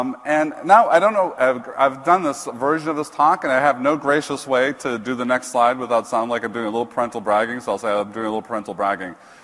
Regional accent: New Brunswick, Canada; born there; So this is the house where I was born in New Brunswick, Canada.

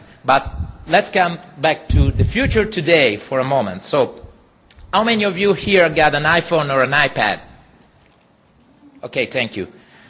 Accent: Italy; English is a second language; I'm from the University of Messina in Italy. And today I'm far from my home, from my country

